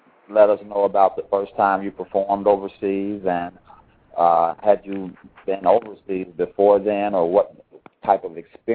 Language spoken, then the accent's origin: English; Chicago, Illinois, United States; Right, I remember that as a child growing up in Chicago.